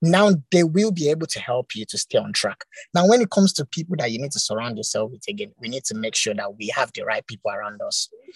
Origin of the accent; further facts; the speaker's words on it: Nigeria; sorry, I'm a Nigerian and African